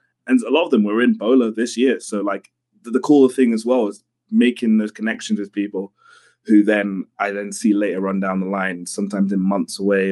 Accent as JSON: {"language": "English", "region": "London", "country": "United Kingdom", "said": "because I'm a kid from London."}